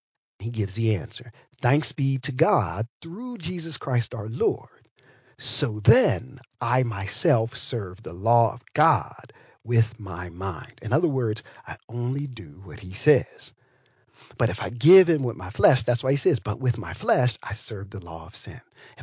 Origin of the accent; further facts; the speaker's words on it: Pittsburgh, Pennsylvania, United States; also born or lived in Philadelphia; I remember when I came from Pittsburgh and I went to school in Philadelphia, they went, you Pittsburghians is what they used to call me. And we had a little bit of an accent compared to them.